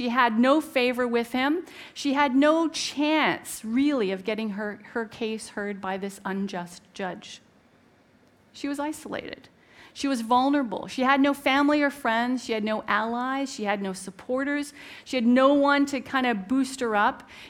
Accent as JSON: {"language": "English", "country": "Canada", "said": "She had snow to shovel because we're Canadian."}